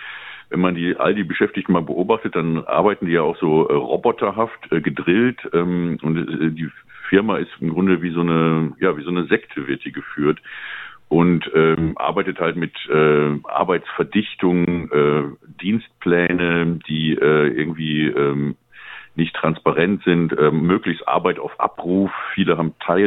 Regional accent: Cologne, North Rhine-Westphalia, Germany; Wir kommen aus Köln.

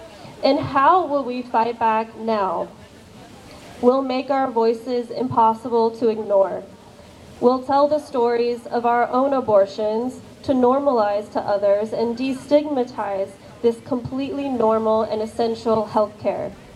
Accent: United States; Take the United States, my home country, for example.

